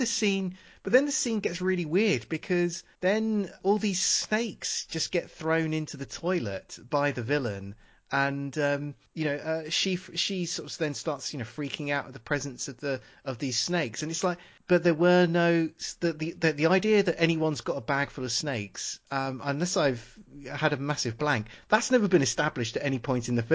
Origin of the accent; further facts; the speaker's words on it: United Kingdom; And obviously being British, you know, toilet humour is practically our national religion here.